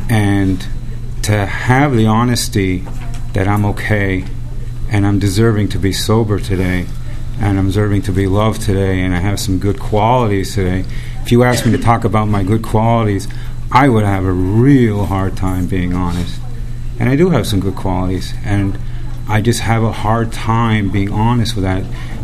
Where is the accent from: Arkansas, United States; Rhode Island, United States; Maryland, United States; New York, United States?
New York, United States; I'm a sexaholic from New York.